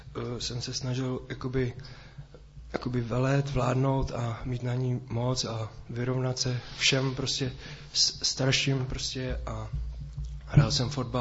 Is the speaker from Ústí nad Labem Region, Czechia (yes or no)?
yes; Most, Ústí nad Labem Region, Czechia; je mi 33 let a jsem z Mostů a já jsem se narodil v rodině